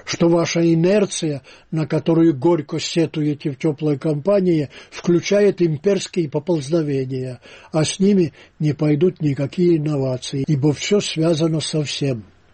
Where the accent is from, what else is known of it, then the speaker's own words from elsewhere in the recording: Russia; Я вот россиянин только потому, что одного деда сослали, а другого туда же распределили.